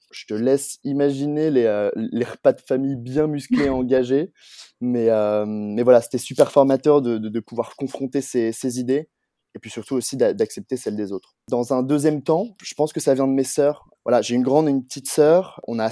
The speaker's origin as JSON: {"language": "French", "town": "Paris", "region": "Île-de-France", "country": "France", "moved": "as an adult", "said": "j'ai 27 ans. J'ai fait mon collège et lycée en internat, mais sinon je suis parisien. À la fin de mon baccalauréat, je suis parti vivre à Montréal pour mes études."}